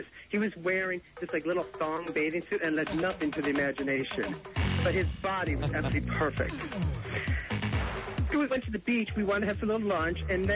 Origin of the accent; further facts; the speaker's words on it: New York, United States; And I'm, no, I'm from New York.